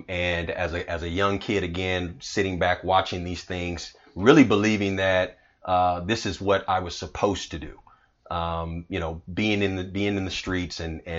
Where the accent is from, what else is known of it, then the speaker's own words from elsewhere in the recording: Oakland, California, United States; in Oakland, California. And it was, you know, I was actually raised in church from a kid. You know, growing up in Oakland, it was a situation where I had a mother who was a single parent.